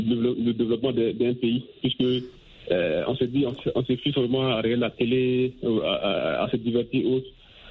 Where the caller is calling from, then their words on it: Sikasso, Mali; Je suis présentement à Sikasso, non loin de la frontière Warren.